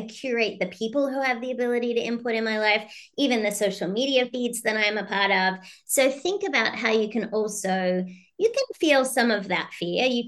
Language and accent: English; Australia; I'm Australian, for goodness sake.